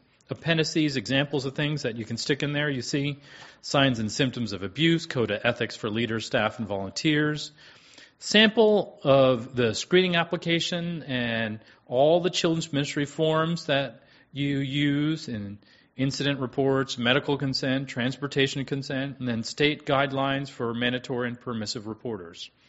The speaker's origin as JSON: {"language": "English", "town": "Washington", "region": "District of Columbia", "country": "United States", "said": "Now, I come from Washington, D.C."}